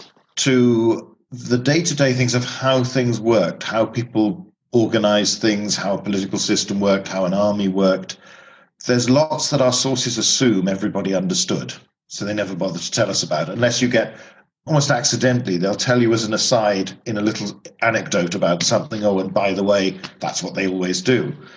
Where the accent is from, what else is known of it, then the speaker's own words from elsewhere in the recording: United Kingdom; growing up in Britain, there's the remains of a Roman legionary fortress and amphitheater about 20 miles away from where I grew up.